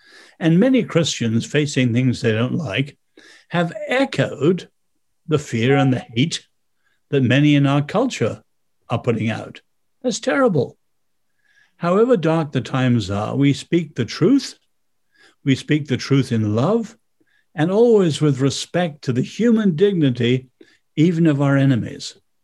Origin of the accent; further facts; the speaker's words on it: China; Not once in all my 10 years growing up in China did I ever see my parents, who were often threatened, did I ever see them anything but a quiet faith in God.